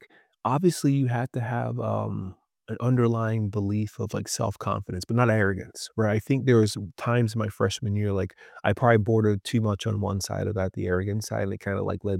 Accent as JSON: {"language": "English", "town": "Orlando", "region": "Florida", "country": "United States", "tie": "born or raised there", "said": "one of Coach Bobby's good friends was the coach at South Florida, and I grew up in Orlando."}